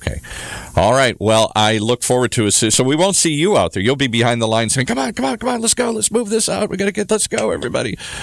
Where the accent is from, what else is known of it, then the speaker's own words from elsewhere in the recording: Michigan, United States; we're both from the Midwest. We both grew up in Michigan and the big skating area.